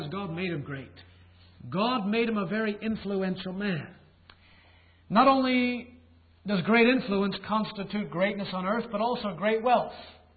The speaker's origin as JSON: {"language": "English", "country": "Canada", "tie": "born or raised there", "said": "Growing up in Canada, everybody knew who the great one was."}